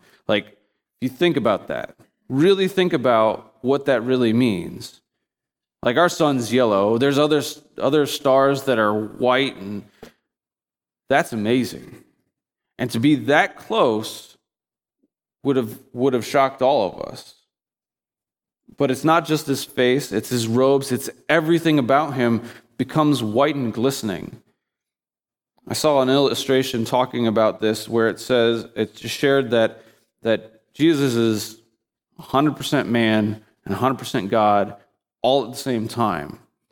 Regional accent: Indiana, United States; I remember being growing up in Indiana during the winter

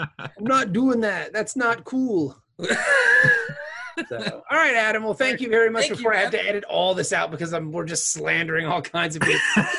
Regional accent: Canada; Thanks, man. I mean, I think being Canadian's pretty rad.

